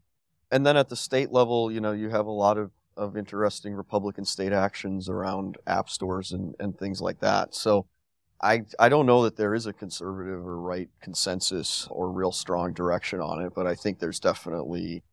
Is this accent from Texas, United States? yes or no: no; South Dakota, United States; I'm from South Dakota. We were the last.